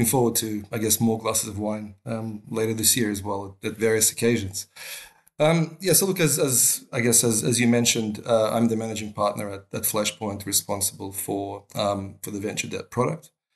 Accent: Australia; moved away as an adult; also born or lived in Moscow, Russia; I was born in Moscow, but my parents moved to Australia when I was pretty young. I was about 11. And then I grew up there. And I spent half of my career there. And then at the age of 30, I left again.

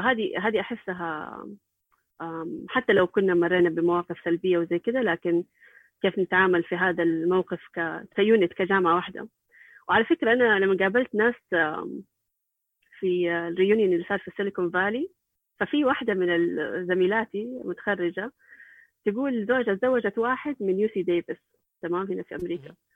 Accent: Saudi Arabia; اللي إحنا بنمر فيها كسعوديين

